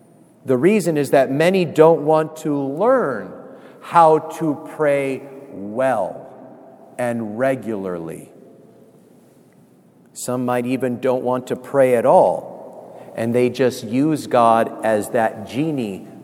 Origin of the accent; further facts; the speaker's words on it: California, United States; Growing up in California, you drive 100 miles, you're going to get milk and to fill up your car on the way back home. It's just how we were out there.